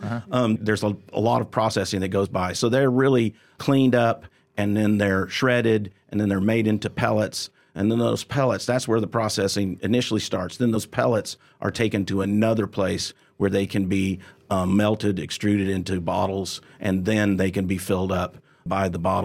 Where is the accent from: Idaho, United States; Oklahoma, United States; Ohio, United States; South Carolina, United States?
Oklahoma, United States; Tulsa; I'm from Tulsa, so oil is in the blood around here. And so I worked in the oil and gas industry for a company here in Tulsa for a long time